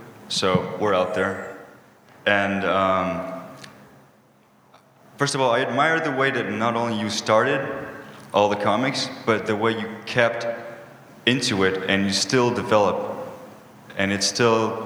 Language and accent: English; Rio de Janeiro, Brazil; I'm from Rio, Brazil.